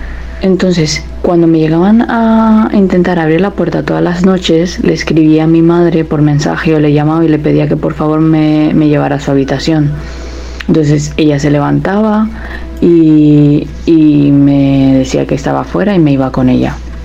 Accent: Nicaragua; el relato que les voy a contar me sucedió en mi país, Nicaragua

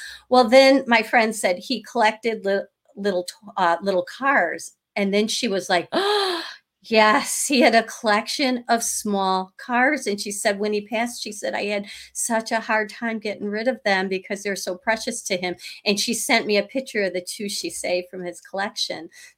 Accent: Chicago, Illinois, United States; And Monica lives in Colorado, and I'm from Chicago, so I've never been.

